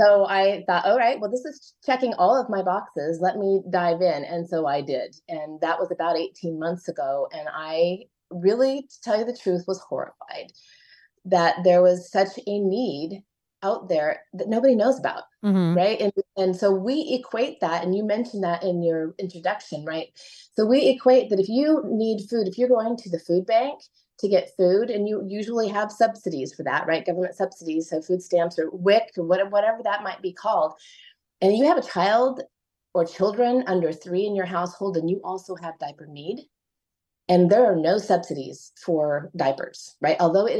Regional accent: Boise, Idaho, United States; I was living in Boise. I am actually from Boise, but traveled the world and lived overseas for many years.

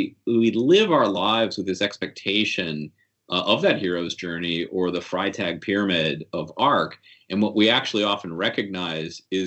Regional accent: Appalachia, United States; understanding myself as an Appalachian

